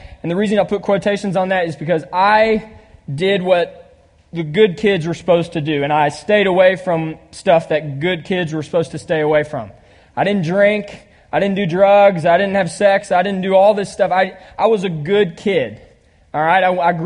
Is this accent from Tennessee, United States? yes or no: yes; Nashville, Tennessee, United States; I'm so happy to be here. I am from Nashville, Tennessee.